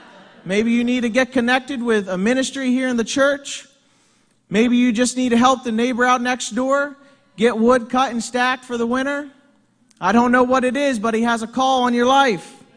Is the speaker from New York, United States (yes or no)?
no; Hancock, Maryland, United States; I'm from Hancock, Maryland.